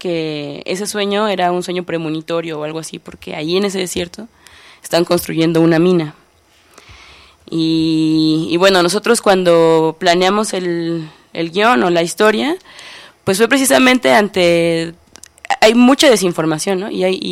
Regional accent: Mexico; asumimos una identidad como seres humanos en principio y una identidad como mexicanos también, ¿no?

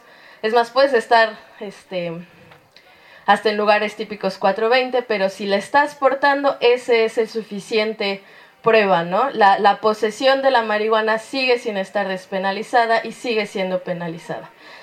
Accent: Mexico City, Mexico; nosotras que venimos de la Ciudad de México, de colectivas feministas

